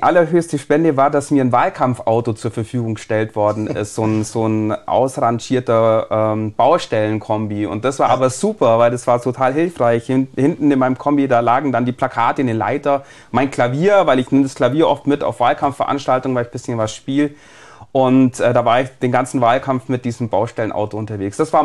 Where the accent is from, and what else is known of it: Bavaria, Germany